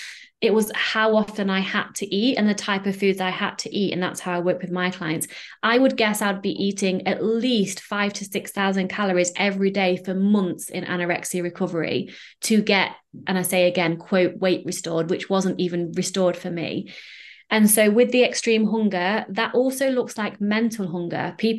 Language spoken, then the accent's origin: English; England, United Kingdom; So I'm English, so I work in like pounds and stone.